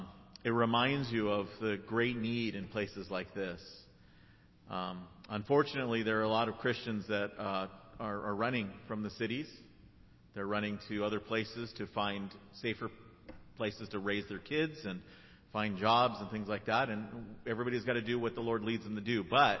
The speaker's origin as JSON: {"language": "English", "region": "California", "country": "United States", "lives_now": "Grand Rapids, United States", "said": "right now in Grand Rapids, Michigan area, but we're not originally from there. As Pastor George said, we're from California."}